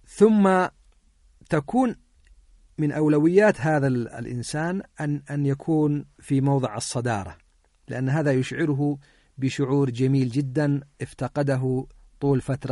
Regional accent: Yemen; يكاد ينعدم في كثير من البيوتات عندنا في اليمن.

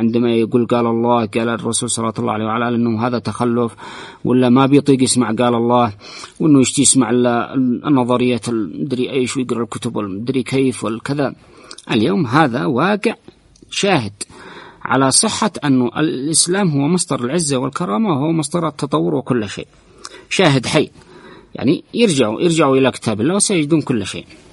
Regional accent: Yemen; أما نحن شعب يمني

